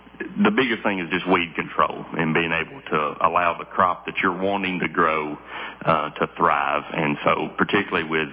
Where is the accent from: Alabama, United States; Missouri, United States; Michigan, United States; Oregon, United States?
Alabama, United States; my great grandfather on the farm that I grew up in Alabama, he would have had all of those same tools